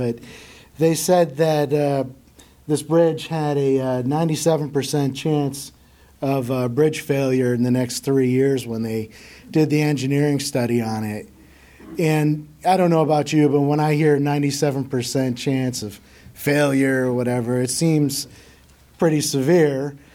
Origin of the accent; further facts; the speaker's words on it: Pennsylvania, United States; I'm not originally from Michigan. When I grew up, I grew up in Pennsylvania.